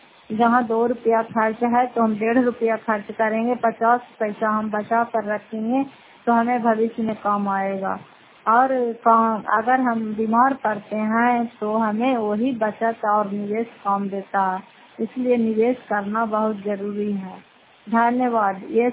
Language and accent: Hindi; Fatehpur, Bihar, India; घर फतेहपुर, पंचायत मकरौता, जिला नालंदा, कराकसरा ब्लॉक की निवासी हूँ।